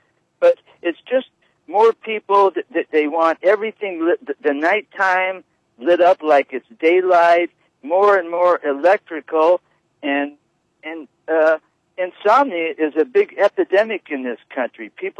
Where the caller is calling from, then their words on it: Pahoa, Hawaii, United States; I'm calling you from Ground Zero, where in Lower Puna, where the hurricane did the most damage.